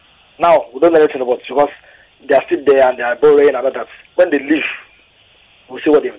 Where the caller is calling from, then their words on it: Ikorodu, Lagos, Nigeria; I'm calling from Ikorodu.